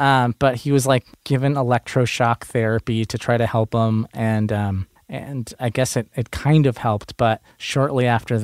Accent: Inglewood, California, United States; Sure. I was raised here in Los Angeles in Inglewood. That's where I was born. And I lived mostly in South LA my young life.

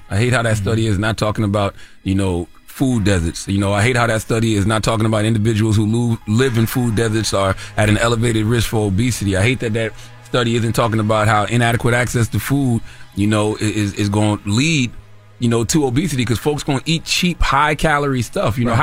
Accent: Moncks Corner, South Carolina, United States; born or raised there

